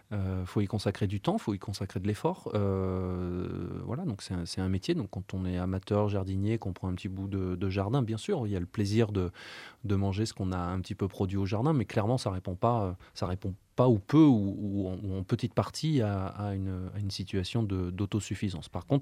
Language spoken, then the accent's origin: French; North, France; Moi, je viens du nord de la France.